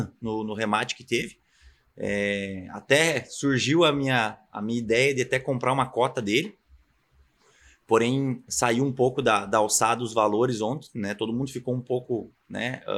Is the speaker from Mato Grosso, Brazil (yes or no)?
no; Rio Negrinho, Santa Catarina, Brazil; also born or lived in Curitiba; Eu nasci em Curitiba, porém fui morar em Rio Negrino, morei até uns 17, 18 anos, né?